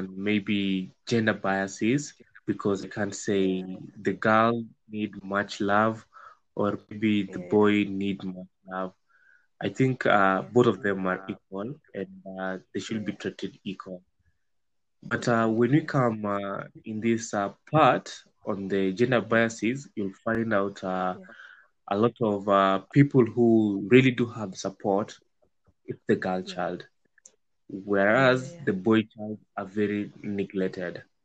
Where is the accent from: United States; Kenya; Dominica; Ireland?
Kenya; Kilifi County; I'm from Coast, Kilifi County.